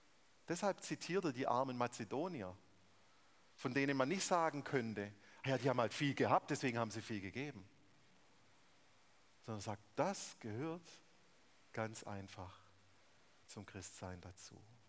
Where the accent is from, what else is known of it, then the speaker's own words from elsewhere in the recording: Germany; Also ich bin Deutscher.